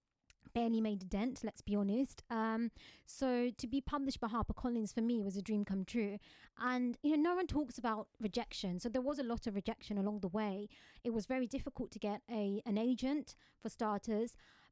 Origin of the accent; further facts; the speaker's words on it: London, United Kingdom; now in England; Well, I was born and raised in London, very much a city girl, never thought I'd leave.